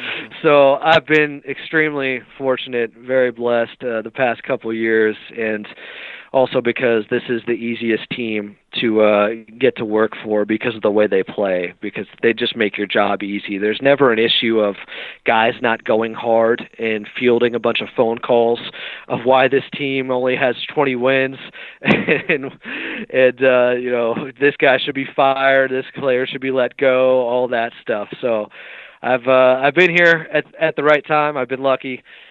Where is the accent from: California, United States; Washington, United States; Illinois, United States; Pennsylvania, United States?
California, United States; Sacramento; Because I grew up in Sacramento, right?